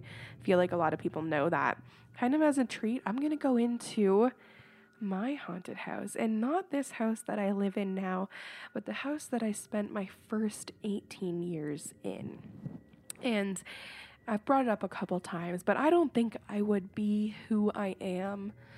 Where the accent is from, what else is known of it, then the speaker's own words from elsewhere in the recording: Woodstock, Ontario, Canada; I am from Woodstock, Ontario, Canada, and I was born in 1991